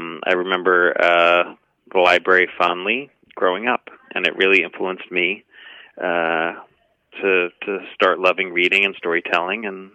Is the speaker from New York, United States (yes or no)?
yes; Syosset, New York, United States; I grew up in Syosset. I moved to Syosset when I was 4, and my parents still live in the same house down Split Rock Road.